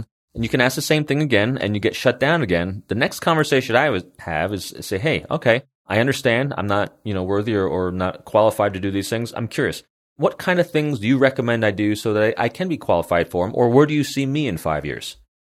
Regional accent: Northeast, United States; I know I speak very fast. I'm originally from the Northeast.

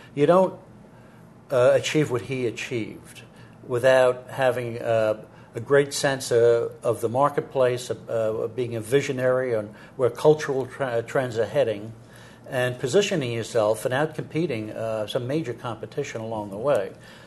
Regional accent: New York City, New York, United States; I grew up in the Bronx in a working-class neighborhood. My father was a cab driver. My mother's father owned a bar and a restaurant.

